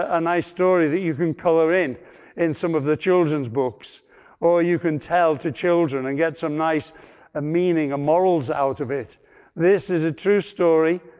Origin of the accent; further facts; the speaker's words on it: Liverpool, North West England, United Kingdom; born there; I was born in 1950 in Liverpool.